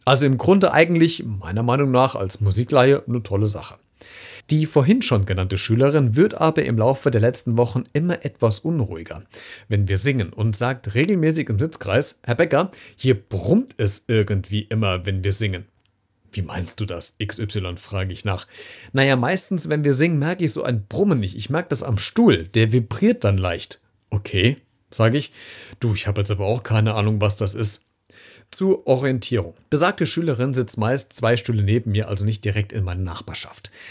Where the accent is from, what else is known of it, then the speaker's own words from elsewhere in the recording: Hesse, Germany; accent: Hessian; Mein hessischer Dialekt war zu stark